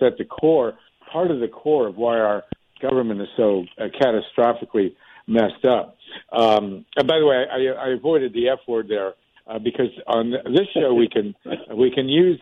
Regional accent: California, United States; I am a Californian. I'm registered to vote in California now.

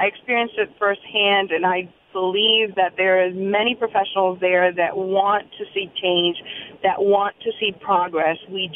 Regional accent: Massachusetts, United States; also born or lived in Mayagüez, Puerto Rico; I am born in Mayagüez, Puerto Rico. I grew up in Massachusetts

